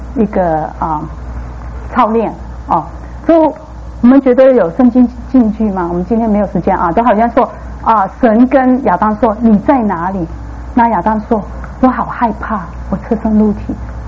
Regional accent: Guangdong, China; 我们广东人说放回某斗

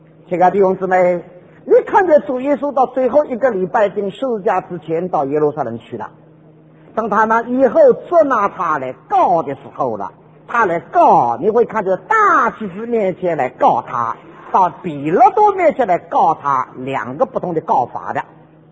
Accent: China; 在我们中国人中间

